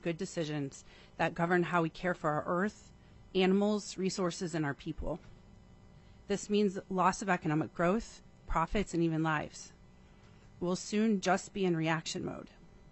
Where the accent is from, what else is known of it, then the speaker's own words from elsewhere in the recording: Fairbanks, Alaska, United States; I'm from Fairbanks, Alaska, and I'm here representing myself today.